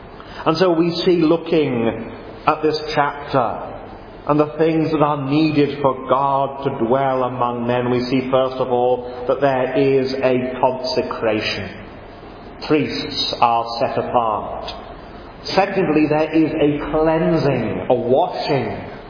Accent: East of England, United Kingdom; I remember as a boy and growing up in Norfolk, we would occasionally go over to Bungie on the Norfolk-Suffolk border

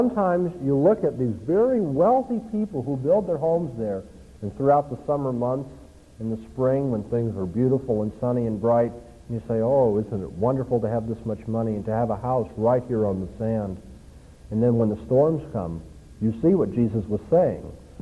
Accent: California, United States; Now, I'm from Southern California

